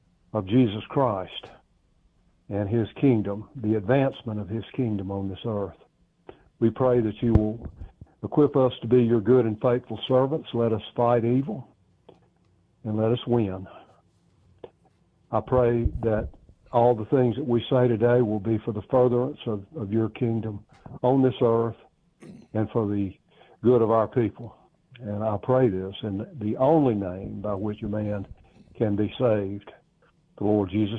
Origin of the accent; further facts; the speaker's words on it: the South, United States; I'm a Southerner, a proud Southern nationalist.